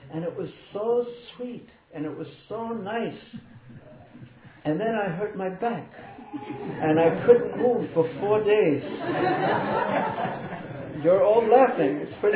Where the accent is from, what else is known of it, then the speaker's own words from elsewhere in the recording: New York, United States; Because I grew up in New York, just by the ocean.